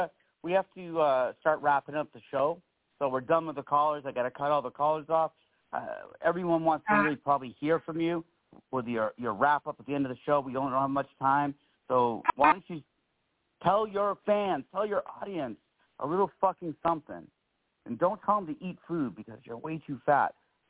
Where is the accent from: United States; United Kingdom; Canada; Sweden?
United Kingdom; England; I'm from England. Relax.